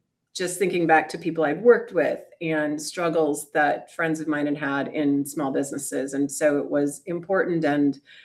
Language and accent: English; Iowa, United States; Yeah, I grew up in Iowa on a farm, kind of like straight out of Central Casting, the family farm that my mother grew up on.